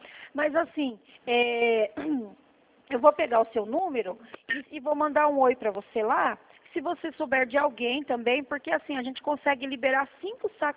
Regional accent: Sorocaba, São Paulo, Brazil; eu sou daqui de Sorocaba, se ela quiser até vir no escritório, ela pode vir

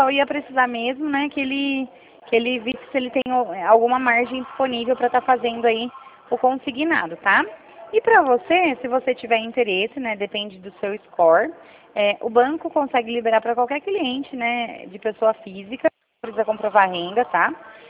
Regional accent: Rio Claro, São Paulo, Brazil; Que eu sou aqui de Rio Claro

